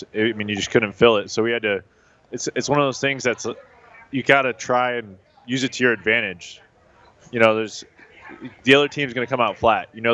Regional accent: Los Angeles, California, United States; I've never been to Vegas before. I'm from California, from Los Angeles.

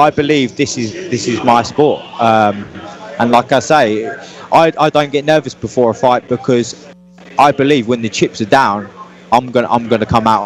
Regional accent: East of England, United Kingdom; So I'm from Cambridgeshire, so just outside of London. I'm from a farming background. My dad's a farmer. I'm a country kid.

